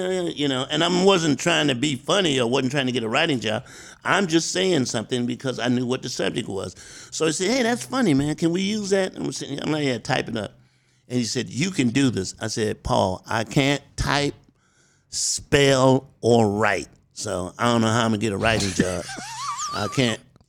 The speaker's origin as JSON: {"language": "English", "town": "Columbia", "region": "South Carolina", "country": "United States", "said": "And, you know, like, I'm from South Carolina. I'm a little country boy."}